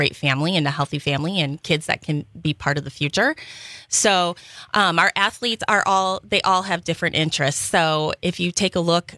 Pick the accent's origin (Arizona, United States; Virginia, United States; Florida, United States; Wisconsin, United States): Wisconsin, United States; Darboy; I'm an account executive at Capture Sports and Entertainment, and I'm actually from the Appleton area.